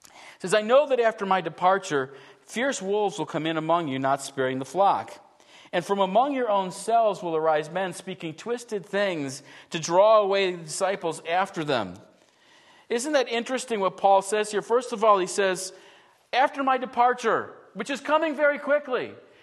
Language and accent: English; New York, United States; moved away; I grew up in New York State. I'm glad I left New York State.